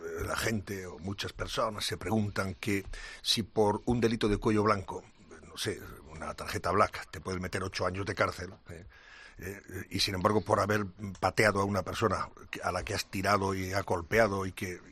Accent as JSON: {"language": "Spanish", "region": "Andalusia", "country": "Spain", "accent": "Jaén", "said": "Mi acento es de Jaén"}